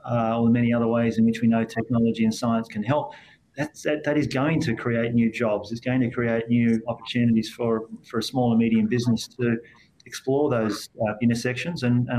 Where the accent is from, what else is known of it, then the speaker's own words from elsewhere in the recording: Australia; I'm an Australian first, and I'm the MD at Microsoft second. My job, I think, is to advocate for my country